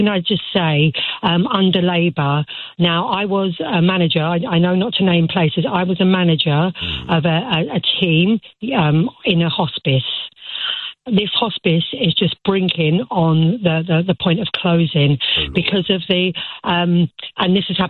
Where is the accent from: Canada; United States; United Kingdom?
United Kingdom; London; You know, I'm born and raised in London.